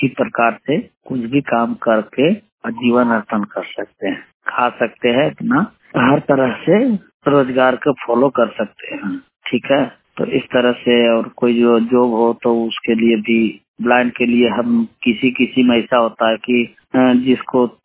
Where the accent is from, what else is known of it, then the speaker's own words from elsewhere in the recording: Fatehpur, Bihar, India; मैं ग्राम गुम्मा पोस्ट तरवा थाना फतेहपुर जिला गया ब्लॉक फतेहपुर बिहार का रहने वाले हूँ।